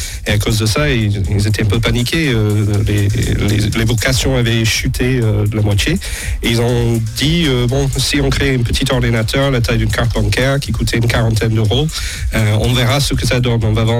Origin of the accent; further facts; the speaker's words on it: Provence-Alpes-Côte d'Azur, France; Moi je viens du Vaucluse, donc du Grand Sud.